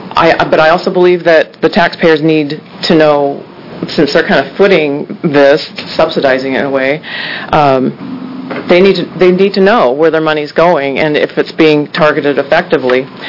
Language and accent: English; Keizer, Oregon, United States; For the record … I'm from Kaiser. I represent Kaiser, St. Paul, and Newburgh.